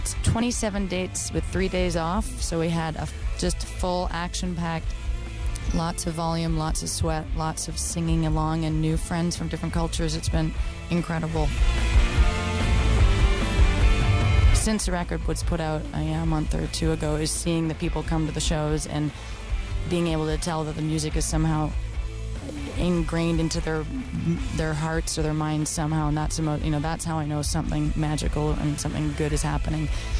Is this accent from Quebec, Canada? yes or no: yes; Montreal, Quebec, Canada; the first show I ever played outside of my hometown of Montreal.